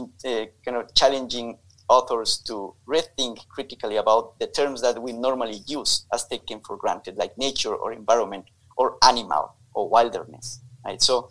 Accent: Ecuador; From where I am from Ecuador

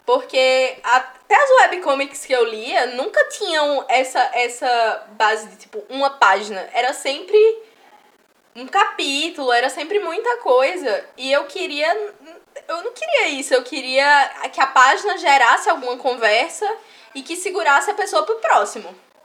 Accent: Rio Grande do Norte, Brazil; só tem comida que só se tem no Siridó, que é o lugar de onde eu vim.

